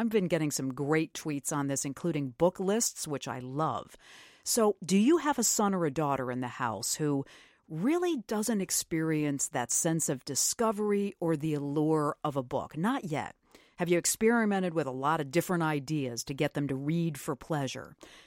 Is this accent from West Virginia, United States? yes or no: no; New York, United States; I grew up in Western New York, one chair, back to the windows that looked out on the lake